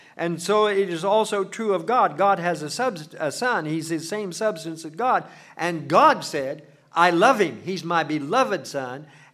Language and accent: English; Moundsville, West Virginia, United States; And I said, oh, I'm from a provincial little town south of Wheeling, West Virginia, called Moundsville.